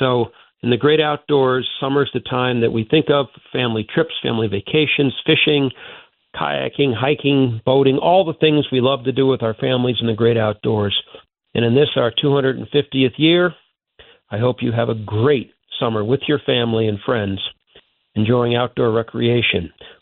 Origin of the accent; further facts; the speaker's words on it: Chicago, Illinois, United States; Growing up in the Chicago area, you didn't hear the sound of a coyote howl.